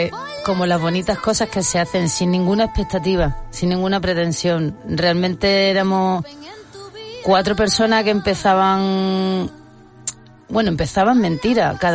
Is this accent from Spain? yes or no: yes; Spain; porque somos de España